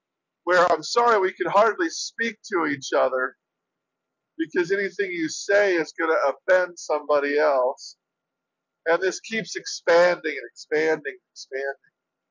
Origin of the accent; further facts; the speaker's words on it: California, United States; now in New Mexico, United States; because when I came from California, that was one of the things that really made me excited about New Mexico